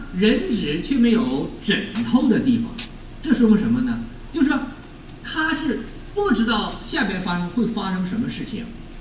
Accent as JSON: {"language": "Chinese", "region": "Liaoning", "country": "China", "also_born_or_lived": "Harbin", "moved": "as an adult", "said": "我是从国内来的，我是辽宁人，啊，后来是到哈尔滨工作，然后，20年前过来的，留学过来的。"}